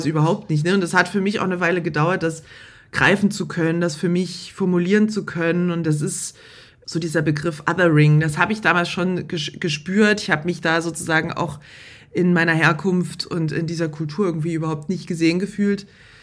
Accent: East Germany, Germany; now in Cologne, Germany; ich komme ja aus der ehemaligen DDR, deswegen erlebe ich das hier in Köln natürlich andersrum.

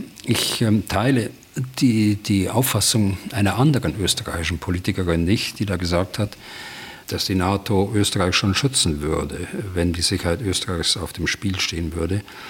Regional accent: Bavaria, Germany; als Bayer

